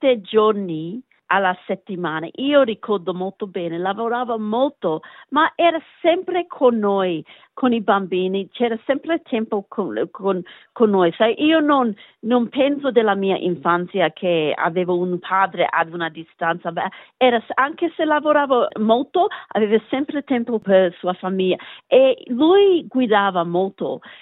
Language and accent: Italian; Australia; accent: Australian; Italian is a second language; io capisco molto bene il napoletano, lo posso parlare abbastanza bene, ma il fatto che l'ho imparato quando ero più grande vuol dire che io ho un accento australiano, come quando parlo italiano.